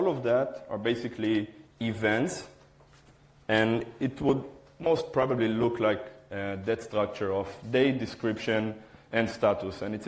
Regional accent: Israel; English is a second language; I'm coming from Israel and Memphis Dev.

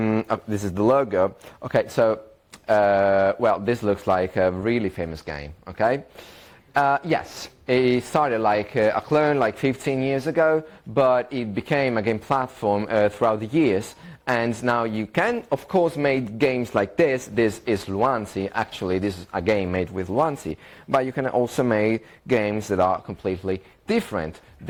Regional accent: Italy; I'm from Italy.

